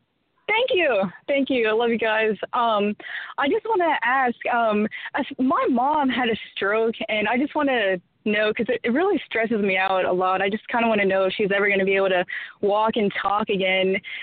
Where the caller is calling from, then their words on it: California, United States; I'm in California.